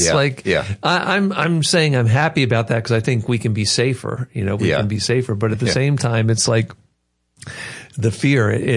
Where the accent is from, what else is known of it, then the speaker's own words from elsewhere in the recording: Baltimore, Maryland, United States; we are from Baltimore. We are sort of Southern